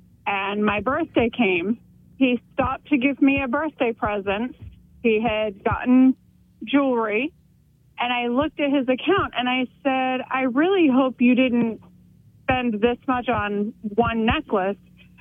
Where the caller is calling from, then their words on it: Corinth, Maine, United States; from Corinth.